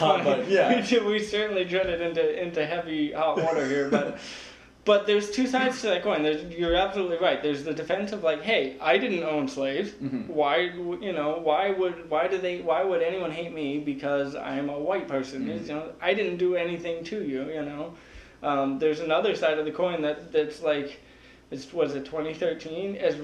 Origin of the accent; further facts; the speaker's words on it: North Carolina, United States; I grew up in North Carolina, and I know exactly what it's like to be hated because of the color of my skin.